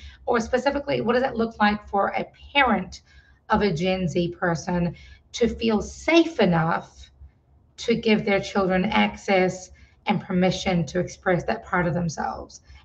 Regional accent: New Zealand; So I grew up in New Zealand, but my father was from Fiji.

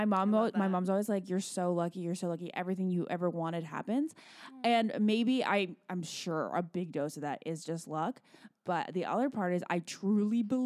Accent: Virginia, United States; So my sister and I, when we, you know, growing up in Virginia

